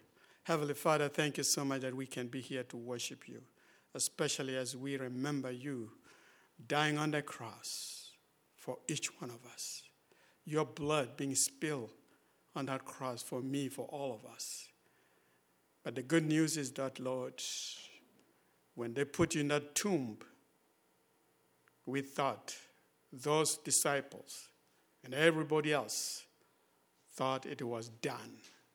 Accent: Sudan; English is a second language; moved away; in 1994, I just completed my high school in 1993 in my home country, Sudan, before it is split into two countries.

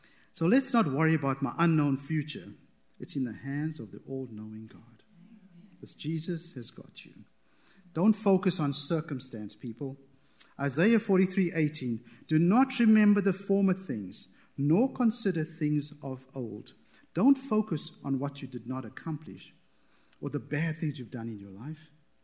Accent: Durban, KwaZulu-Natal, South Africa; I grew up in Durban, South Africa, if anybody knows where that is. That's on the East Coast.

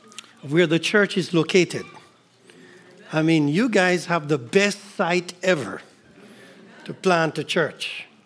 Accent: Cayman Islands; So I wish I could carry the Cayman. We're from the Cayman Islands. Wish I could carry the Cayman weather up here.

